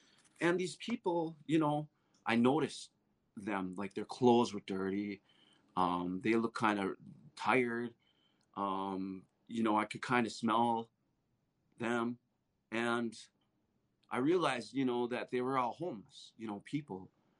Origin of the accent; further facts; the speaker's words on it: Northwoods, United States; which was kind of cool because I'm from the Northwoods, you know, and I'm in a big city and checking things out.